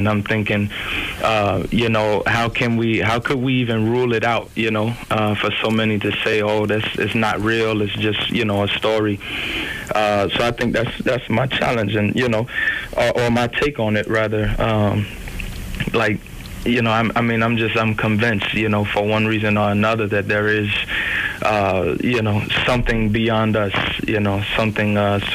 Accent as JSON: {"language": "English", "town": "Cape Girardeau", "region": "Missouri", "country": "United States", "said": "I'm from Cape Girardeau, Missouri."}